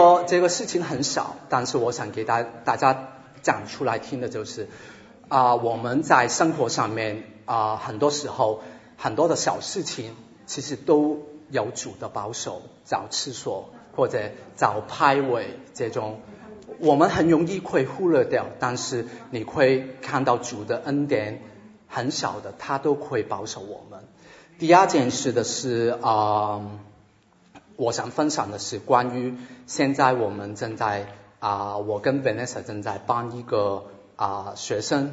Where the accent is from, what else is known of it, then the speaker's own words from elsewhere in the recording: Hong Kong; Chinese is a second language; 来自香港，所以国语一般般。